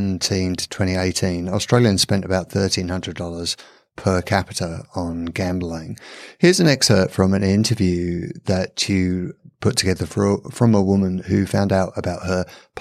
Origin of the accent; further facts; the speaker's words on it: England, United Kingdom; I'm from England. I'm a big fan of the Premier League